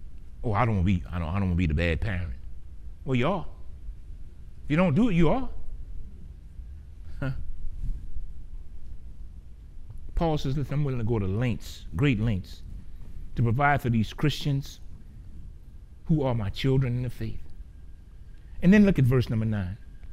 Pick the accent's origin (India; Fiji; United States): United States; Gramercy, Louisiana; There was a guy, you know, I grew up in Gramercy.